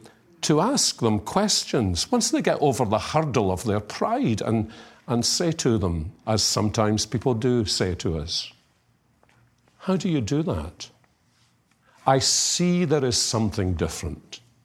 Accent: Columbia, South Carolina, United States; where do you come from? And I would walk out of the elevator backwards and say to them, Columbia, South Carolina. And watch the expressions on their faces as the door closed, because they were thinking, he doesn't sound as though he comes from around here.

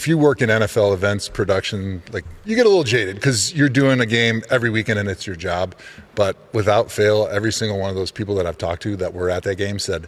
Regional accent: United States; as an American, I expected when I came over here.

